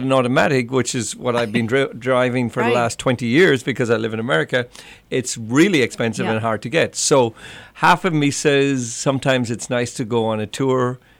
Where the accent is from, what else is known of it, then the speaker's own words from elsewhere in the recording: Clonmel, Munster, Ireland; born there; I was born in County Tipperary. It's Clonmel is the town. It's a landlocked county. There's 32 counties in Ireland.